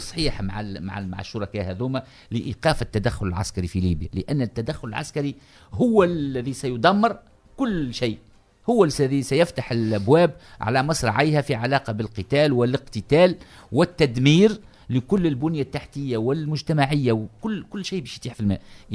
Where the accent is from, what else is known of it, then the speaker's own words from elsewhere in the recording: Tunisia; علاش احنا في تونس